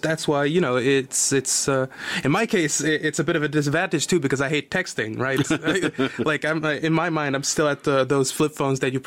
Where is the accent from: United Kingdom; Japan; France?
France; Auvergne-Rhône-Alpes; now in Los Angeles, United States; I am somebody from the Pays de Gex, so I'm used to the cold.